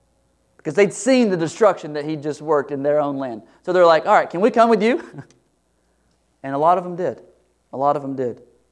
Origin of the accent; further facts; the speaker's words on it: Texas, United States; born there; I was born out in East Texas. It's very different than North Dallas.